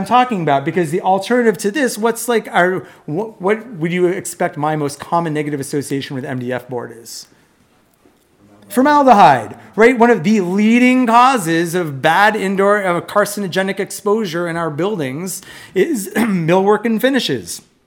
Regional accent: Vermont, United States; I come from Vermont.

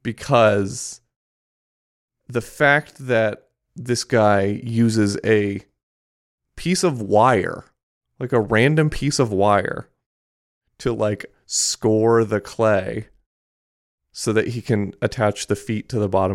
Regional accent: Japan; I grew up in Japan.

